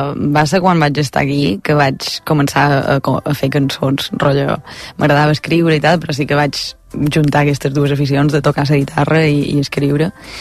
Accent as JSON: {"language": "Catalan", "town": "Lloret de Vistalegre", "region": "Balearic Islands", "country": "Spain", "said": "Vull dir, és un poble d'interior, no? Estem en el centre de Mallorca, de fet, i, bueno, un poble petit, guapo i xafarder."}